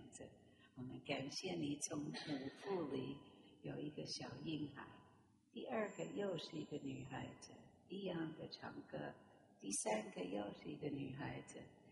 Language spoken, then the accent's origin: Chinese; New York, United States; 我从小我出生在纽约，在纽约很多的时间，在全世界都有很多时间。